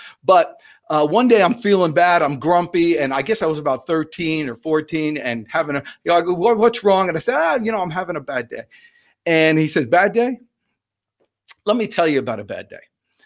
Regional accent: New Jersey, United States; and I'm from New Jersey, a lot of Italian.

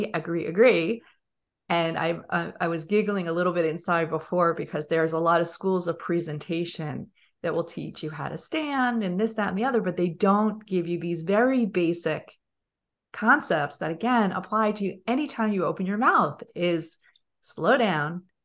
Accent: New York, United States; And we said before, we're New Yorkers from Long Island. We talk like this when we grew up.

